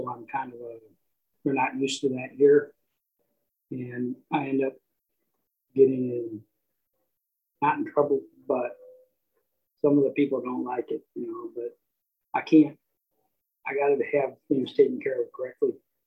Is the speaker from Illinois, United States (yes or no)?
no; Dallas, Texas, United States; I'm from Texas, Dallas, Texas. I got injured in Michigan in a water accident, and my brother lives down the street, so he could help me out some.